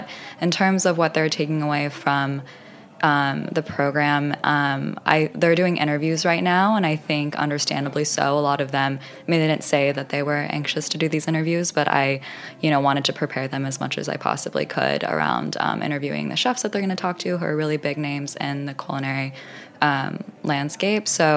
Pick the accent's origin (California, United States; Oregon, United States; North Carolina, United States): California, United States; Temecula; I'm from Temecula. I just say San Diego. It sounds a little bit more glamorous than Temecula, but it's a suburb outside of San Diego.